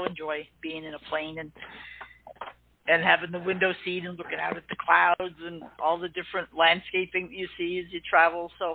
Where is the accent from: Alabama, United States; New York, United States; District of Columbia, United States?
New York, United States; Long Island; when I was a child, I grew up out on Long Island in New York, and we were right in the flight pattern for Kennedy Airport